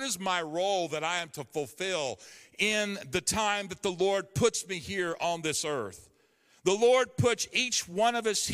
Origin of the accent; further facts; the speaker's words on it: United States; born there; I'm thankful that I wasn't born in a communist country somewhere. I'm thankful that I was born in America.